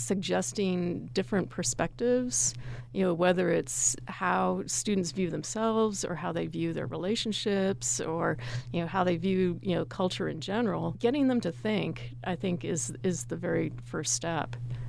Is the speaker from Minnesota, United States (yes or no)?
no; Appleton, Wisconsin, United States; moved away as an adult; also born or lived in Connecticut / Nebraska; I grew up in Appleton, Wisconsin, lived there for 18 years, and then went off to college in Connecticut